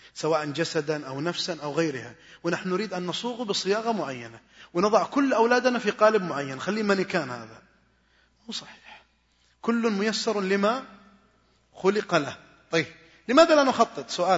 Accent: Saudi Arabia; هل ترون نحن كمجتمع سعودي، مجتمع عربي خليجي

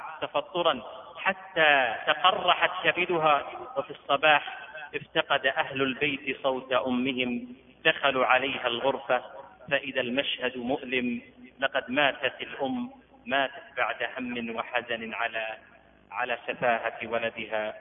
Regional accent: Saudi Arabia; إذا علمنا أن البطالة عندنا في السعودية وصلت إلى 15 إلى 18%

